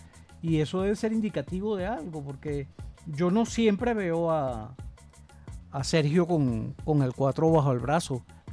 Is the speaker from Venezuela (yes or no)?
yes; Venezuela; en total somos venezolanos